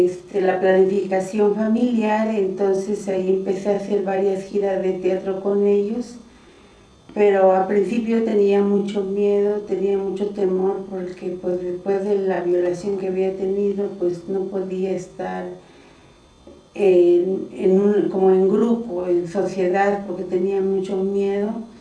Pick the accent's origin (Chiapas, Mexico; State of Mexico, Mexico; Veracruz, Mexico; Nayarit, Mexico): Chiapas, Mexico; Zinacantán; first language Tzotzil; Spanish is a second language; now in San Cristóbal de las Casas, Mexico; soy originaria de Sinacantán, hablo la lengua tzotzil y nací allí en ese pueblo, pero ya tiene más de 15 años que estoy viviendo aquí en San Cristóbal.